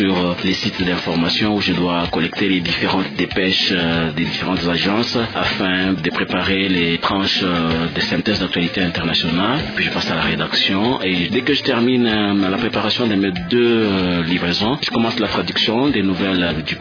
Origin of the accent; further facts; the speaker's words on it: DR Congo; en tant que Congolais, bantou